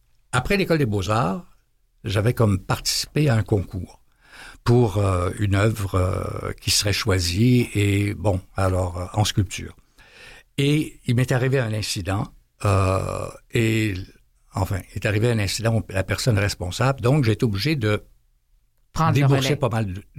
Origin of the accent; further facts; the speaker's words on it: Saint-Pétronille, Quebec, Canada; Moi, je viens de l'île d'Orléans.